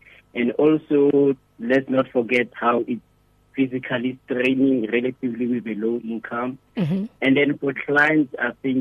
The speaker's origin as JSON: {"language": "English", "town": "Rustenburg", "region": "North West", "country": "South Africa", "tie": "born or raised there", "lives_now": "Roodepoort, South Africa", "said": "Yeah, so I was raised in Rustenburg, but then we recently moved to Roodepoort."}